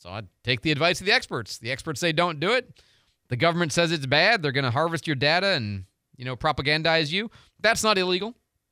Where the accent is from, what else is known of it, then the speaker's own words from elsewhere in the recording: Midwest, United States; Look, I'm from the Midwest. I've lived in snow-ridden areas my entire life.